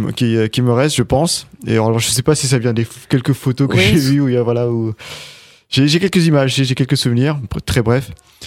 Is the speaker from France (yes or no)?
no; Mauritius; born there; Oui, je suis né à Maurice.